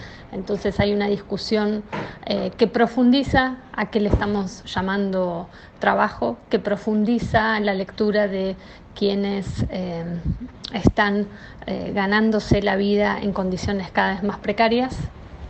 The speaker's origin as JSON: {"language": "Spanish", "country": "Argentina", "said": "de Ni Una Menos, de Argentina."}